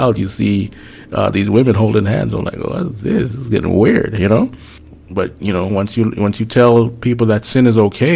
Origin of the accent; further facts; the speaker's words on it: Miami, Florida, United States; Yeah. The way that I saw, well, you know, I came from Miami, and I saw it just, not even on TV, just culturally, just right there, it was changing rapidly.